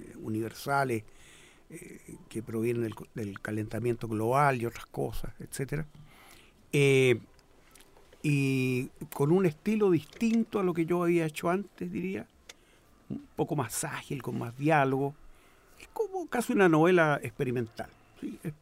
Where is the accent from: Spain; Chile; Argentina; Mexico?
Chile; born there; Yo nací en Chile, pero yo me empapé de Galicia a través de mi abuela, de mis tías gallegas, de mi padre.